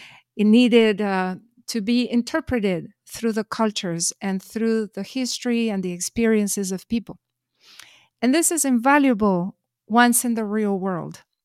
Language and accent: English; Madrid, Community of Madrid, Spain; I will come back to Madrid, my hometown.